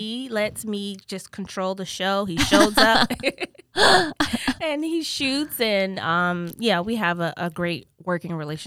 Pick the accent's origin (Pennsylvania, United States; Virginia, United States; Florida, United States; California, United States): Florida, United States; I am from South Florida, Broward County, to be exact.